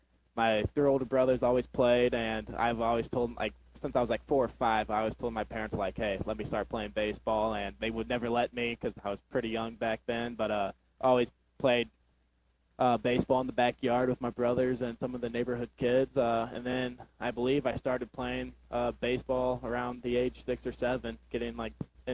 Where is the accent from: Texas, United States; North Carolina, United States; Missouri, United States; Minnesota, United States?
Missouri, United States; O'Fallon; I'm from Ofala, Missouri.